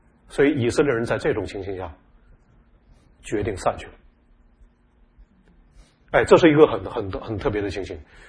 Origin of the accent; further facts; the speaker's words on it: China; 我们过去在国内长大的我们早期的人